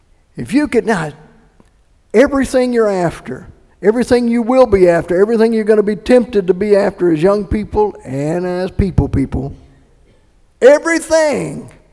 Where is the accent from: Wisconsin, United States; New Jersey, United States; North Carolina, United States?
North Carolina, United States; I have a little bit of one myself, but I love it. It's the accent that I remember. And we're all from North Carolina.